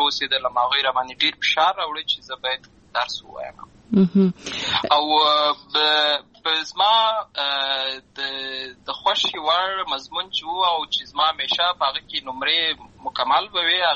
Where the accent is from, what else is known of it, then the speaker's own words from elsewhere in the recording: Lashkar Gah, Helmand, Afghanistan; also born or lived in Uruzgan; زه په اصل کې د اروزګان ولایت یم، اما زه په هلمند ولایت لښکرګاه کې پیدا سوی یم، همالته لوی سوی یم، همالته مې ښوونځی لوستی ده، همالته مې ټول ژوند مې له هماغه ځای څخه پیل سوی دی، خو په اصل کې زه د اروزګان ولایت څخه.